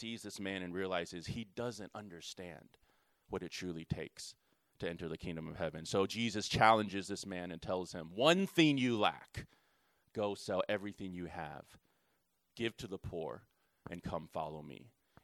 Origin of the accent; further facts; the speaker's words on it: United States; I grew up here in America. Growing up in America, we're just used to nice things, right?